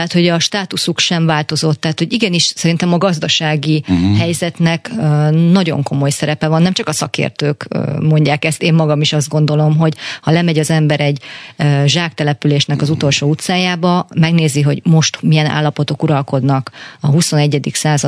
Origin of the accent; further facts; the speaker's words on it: Sopron, Győr-Moson-Sopron, Hungary; Például én Sopronból származok